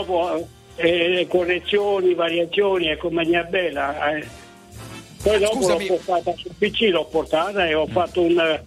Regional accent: Marche, Italy; also born or lived in Trani; nato a Trani, ma ci sono stato appena 2 mesi. La mia famiglia si è trasferita nelle Marche e sono stato per 12 anni.

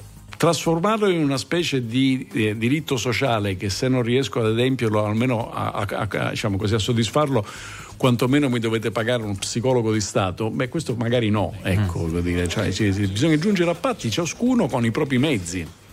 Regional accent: Palermo, Sicily, Italy; io sono cresciuto a Palermo, dove adesso non c'è quasi nessuno che non abbia l'aria condizionata.

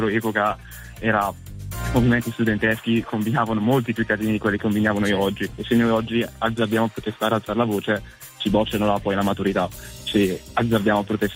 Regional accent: Marone, Lombardy, Italy; sono di Marone sul Lago d'Iseo e vado a scuola a Brescia

